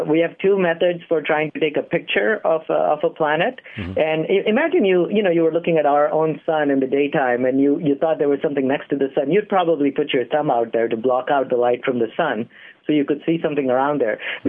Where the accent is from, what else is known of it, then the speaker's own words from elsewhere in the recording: India; I mean, I grew up in India.